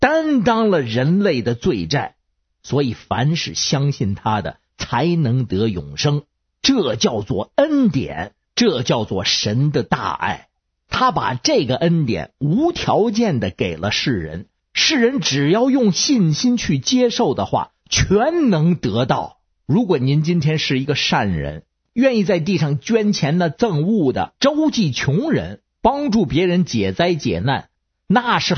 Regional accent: Beijing, China; 我是北京的

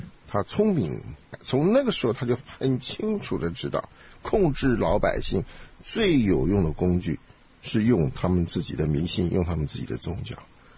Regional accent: China; 我们中国人就想不通了

